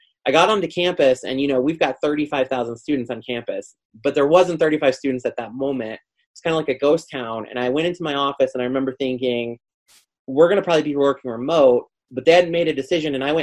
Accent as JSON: {"language": "English", "region": "Ohio", "country": "United States", "lives_now": "Colorado, United States", "said": "You know, since I'm from Ohio, a lot of times people will say that's not the Midwest."}